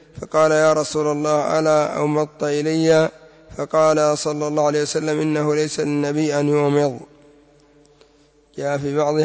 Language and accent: Arabic; Yemen; ويأتون بمثل الزامل سمع عندنا في اليمن بالزامل